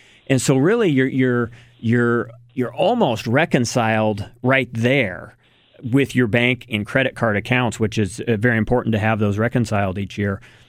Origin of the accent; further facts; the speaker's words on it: Eugene, Oregon, United States; also born or lived in Corvallis; but I grew up in Eugene and Corvallis, so let me have my opinion, right?